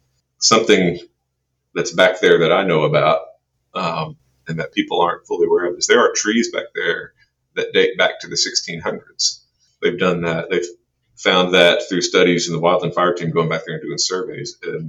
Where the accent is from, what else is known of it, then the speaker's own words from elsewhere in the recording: Houston, Texas, United States; I grew up in Houston, so I think I'm pretty immune.